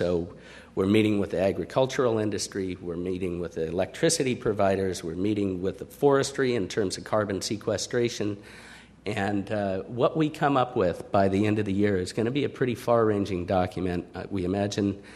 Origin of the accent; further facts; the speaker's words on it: California, United States; But as a Californian, I was proud of that.